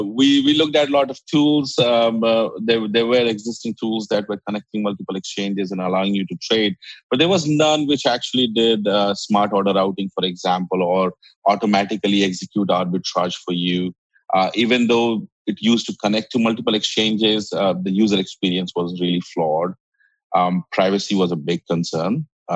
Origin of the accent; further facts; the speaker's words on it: India; English is a second language; moved away as an adult; now in United States; I was born in India. I grew up in India and then moved to United States about 10 years ago.